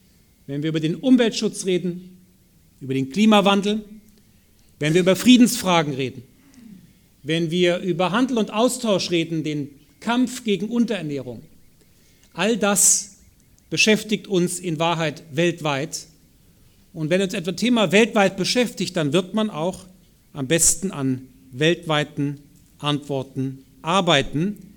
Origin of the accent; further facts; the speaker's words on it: Bonn, North Rhine-Westphalia, Germany; Wir haben gestern in meiner Heimatstadt in Bonn, der früheren Hauptstadt, den Tag der deutschen Einheit begannen.